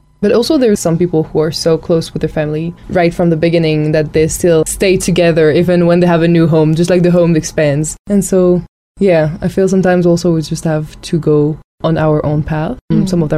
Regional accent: France; now in Gyumri, Armenia; I'm 24, I'm from France, and I'm currently a volunteer for AVC in Gyumri.

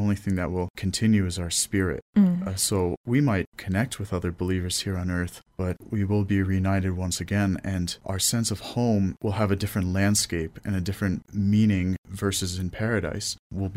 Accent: Rhode Island, United States; I'm from the United States. I'm from the small state called Rhode Island.

